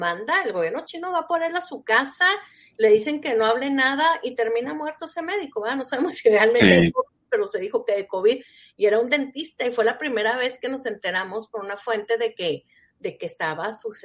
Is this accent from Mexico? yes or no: yes; Chihuahua, Mexico; Bueno, yo que soy de Chihuahua